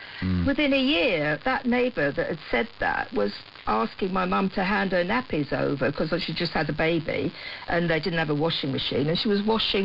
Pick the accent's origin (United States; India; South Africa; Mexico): India; now in United Kingdom; I'm Indian, and my parents came over to Britain in the early 60s at a time when there were these notices up, as Anne said.